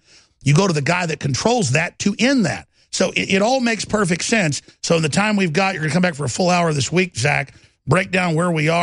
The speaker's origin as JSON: {"language": "English", "region": "Texas", "country": "United States", "said": "I'm from Texas, where it still is under law. Handshake deals are law."}